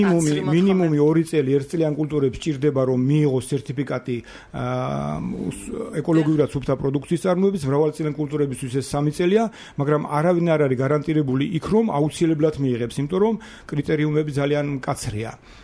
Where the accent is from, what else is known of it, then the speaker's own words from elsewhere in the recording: Shida Kartli, Georgia; ეს არის რეგიონი საქართველოსი, ჩემთვის პირველი სამშობლო, უპირველესი, სადაც დავიბადე, გავიზარდე და ბოლომდე ალბათ ვიბრძოლებ იმისთვის, რომ ეს რეგიონი საქართველოს შემადგენლობაში მყარად შემოვიდეს.